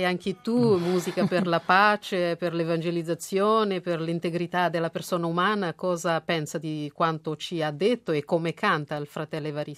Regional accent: Cape Verde

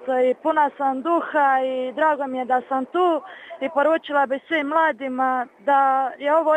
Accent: Dubrovnik, Dubrovnik-Neretva County, Croatia; dolazim iz Dubrovnika, imam 23 godine.

